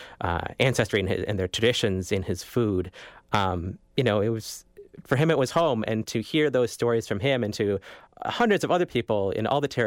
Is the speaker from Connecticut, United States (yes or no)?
no; Minneapolis, Minnesota, United States; I mean, I'm born and raised in Minneapolis